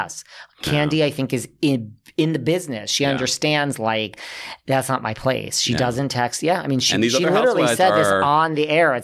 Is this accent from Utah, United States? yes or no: no; New York, United States; I'm like you, like I'm a New Yorker.